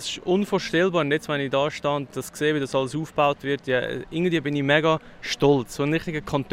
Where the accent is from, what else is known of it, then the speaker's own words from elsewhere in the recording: Glarus, Switzerland; Also wir stehen da gerade auf dem Flugplatz Mullis und ich bin da als Kind mit dem Velo oder mit den Inlineskates immer drüber gefahren.